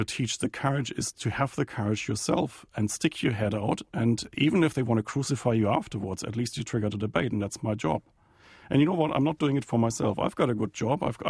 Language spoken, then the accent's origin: English; Germany; now in New Zealand; perhaps my cultural background. I come from Germany. We love talking politics.